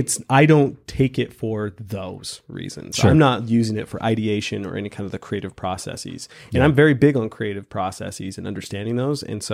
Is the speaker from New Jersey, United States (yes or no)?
no; Salt Lake City, Utah, United States; for me, I'm from Salt Lake City, Utah. We have it.